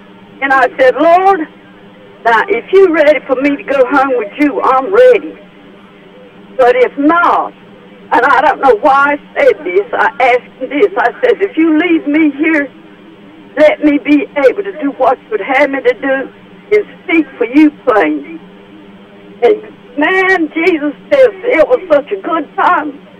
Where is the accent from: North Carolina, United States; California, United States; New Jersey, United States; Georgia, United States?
North Carolina, United States; Bolton; Yes. I'm from Bolton